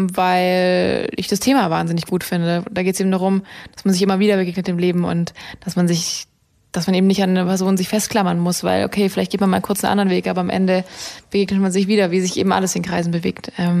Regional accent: Ravensburg, Baden-Württemberg, Germany; so wie ich es aus Ravensburg, aus meiner Heimat kenne.

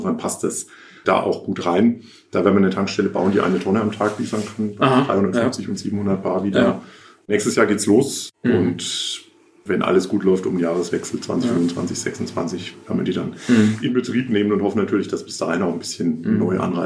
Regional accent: Bavaria, Germany; in Unterfranken meiner alten Heimat oder nahe meiner alten Heimat

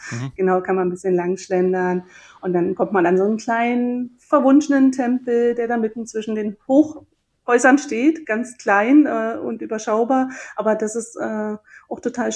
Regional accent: Berlin, Germany; wir kommen zwar aus Berlin hier

